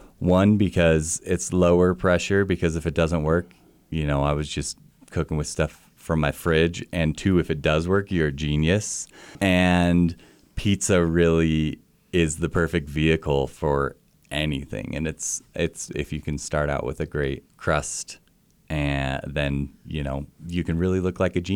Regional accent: Colorado, United States; I grew up in a small town in Colorado.

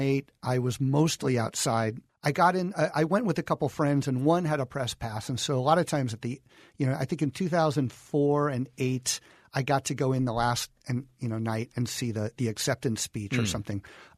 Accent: Tucson, Arizona, United States; I'm a teacher from Tucson, Arizona. I teach government and politics.

